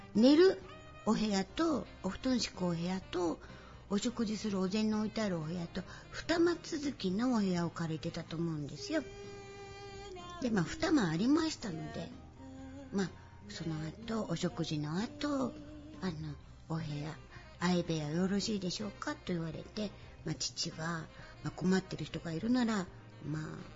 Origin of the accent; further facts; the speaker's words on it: Kyoto, Japan; 子供の頃私は京都の京都市に住んでおりましたけれども